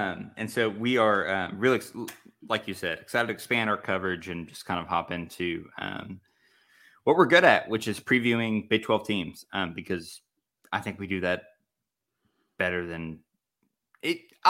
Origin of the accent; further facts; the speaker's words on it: Texas, United States; I grew up in Texas. I always bought every single Dave Campbell football magazine that I could get my hands on. My parents would mail me DCTFs when I lived in Fort Worth as presents.